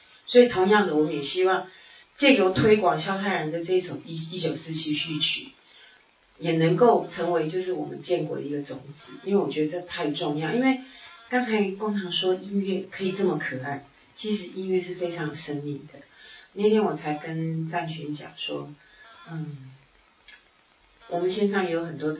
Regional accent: Taiwan; 因为我们台湾人当然一定要知道

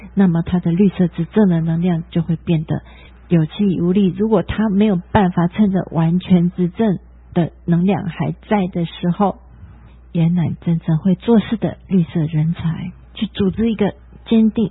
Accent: Taiwan; 我们台湾

